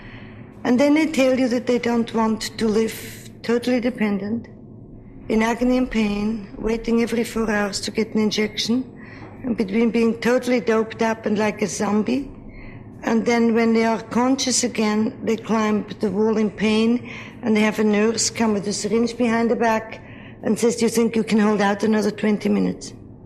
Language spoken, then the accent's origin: English; Switzerland; I must say I'm from Switzerland, where we have no embalming and no makeup and no slumber rooms